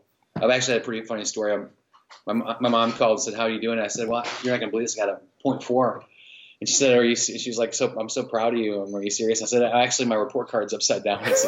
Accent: St. Louis, Missouri, United States; also born or lived in Biloxi, Mississippi; But I came to St. Louis in an early age, and I grew up here

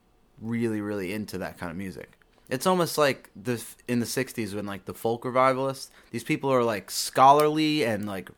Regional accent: Valley Stream, New York, United States; It's like got 20 minutes from the city, like South Shore.

